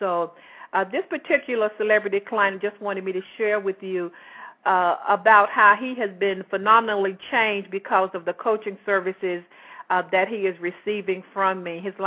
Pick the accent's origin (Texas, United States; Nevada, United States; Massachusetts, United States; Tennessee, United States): Tennessee, United States; Chattanooga; I just returned from Chattanooga, Tennessee, which is my hometown. And for those of you who are not familiar with this area, it's about 2 hours away from Atlanta